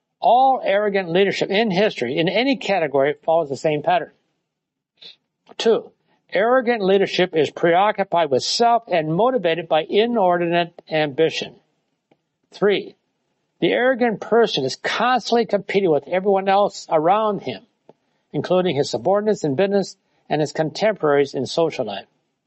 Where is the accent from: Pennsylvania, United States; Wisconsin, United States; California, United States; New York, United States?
Wisconsin, United States; My hometown in Wisconsin. It was a small one, then it became very big.